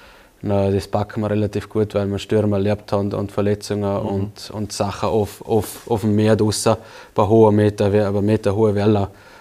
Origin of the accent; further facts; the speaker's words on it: Vorarlberg, Austria; aber ist eher, glaube ich, unvorstellbar als Vorarlberger.